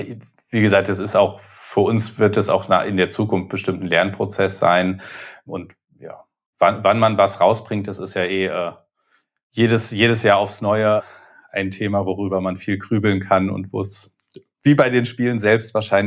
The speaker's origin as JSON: {"language": "German", "country": "Germany", "said": "Genau, und wie wir jetzt eben gerade darüber reden, okay, für uns als Deutsche, gerade wenn es jetzt um den Zweiten Weltkrieg geht"}